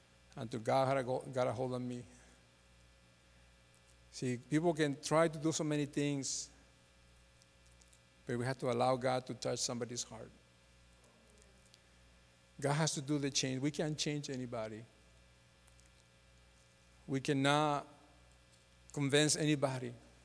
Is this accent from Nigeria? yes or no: no; Mexico; And I grew up with him in Mexico and when we were young.